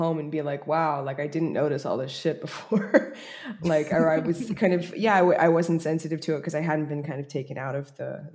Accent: United States; I think being an American in France, like, it was hard because I think I didn't understand the values that I inherited and assumed everybody had

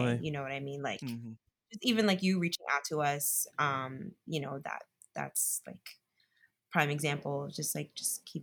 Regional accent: Perth Amboy, New Jersey, United States; No, I'm from Perth Amboy, New Jersey. Born and very raised.

